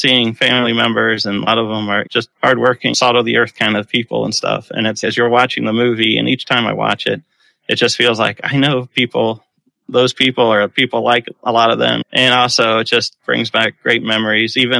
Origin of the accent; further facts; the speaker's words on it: Cincinnati, Ohio, United States; I grew up in Cincinnati, Ohio, and lived in Ohio most of my life.